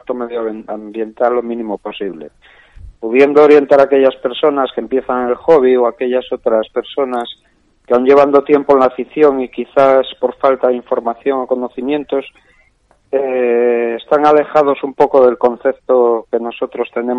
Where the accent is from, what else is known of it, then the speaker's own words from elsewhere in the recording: Asturias, Spain; como ya me has presentado, soy un asturiano de 46 años